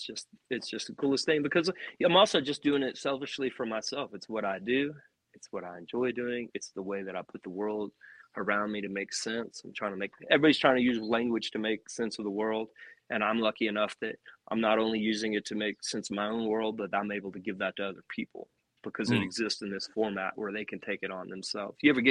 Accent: Perryton, Texas, United States; also born or lived in Nashville; I moved back out to my hometown about 9 months ago, and I was living in Nashville for a decade, but I live in Perryton, Texas. I live down the street from my parents.

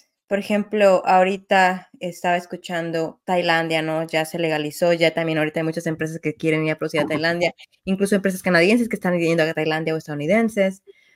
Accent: Mexico; traslademos ese conocimiento que tenemos como buenos mexicanos del chile

